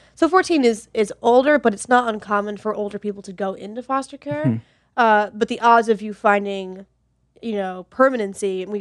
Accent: Meriden, Connecticut, United States; also born or lived in New Haven; I was born in New Haven, Connecticut.

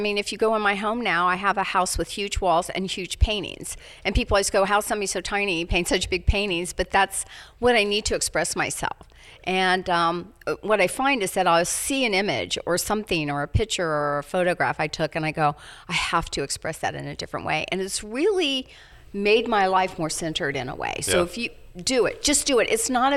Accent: Dallas, Texas, United States; now in Washington, United States; But I discovered that being new to Washington, D.C., I needed a community of friends. And I was from Dallas, Texas.

